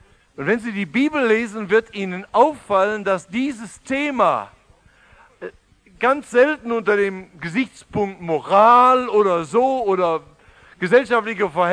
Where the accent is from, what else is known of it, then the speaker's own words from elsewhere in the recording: Baden-Württemberg, Germany; Wir sind Badener.